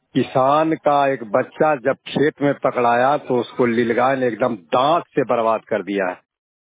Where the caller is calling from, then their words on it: Sherpur, Bihar, India; ग्राम शेरपुर पुष्पा थाना मुर्सा जिला नंदला से बात कर रहा हूँ।